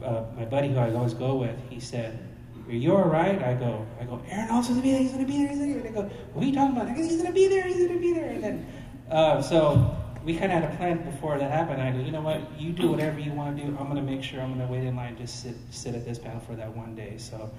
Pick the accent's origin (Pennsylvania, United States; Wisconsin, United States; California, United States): California, United States; Fresno; I'm from Fresno.